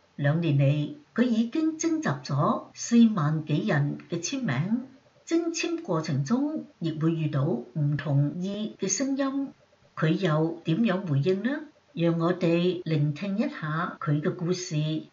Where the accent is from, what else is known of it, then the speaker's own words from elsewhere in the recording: China; 我是中国人，在中共国生活的每一个人，从小就要被迫加入中共的附属组织。我告诉他知我是修炼法轮大法的